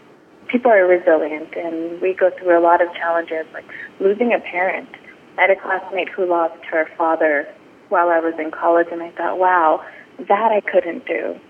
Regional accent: California, United States; I grew up in the San Fernando Valley from the time I was a toddler up until I went to college, and I've moved out twice and always found my way back.

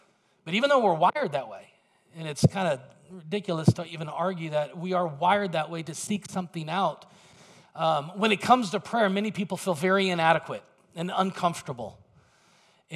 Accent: Fresno, California, United States; born there; I can say that. I was born in Fresno, so it's my right.

